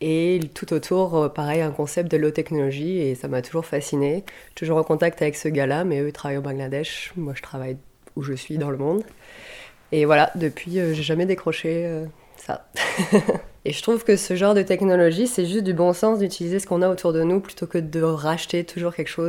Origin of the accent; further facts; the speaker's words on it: France; moved away as an adult; now in Canada; je suis française au Québec depuis 2 ans. Je suis arrivée en tant qu'ingénieure mécanique et pour travailler.